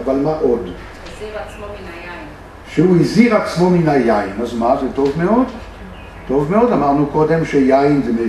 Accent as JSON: {"language": "Hebrew", "country": "France", "lives_now": "Israel", "said": "אני כצרפתי במקום יודע מה זה יין"}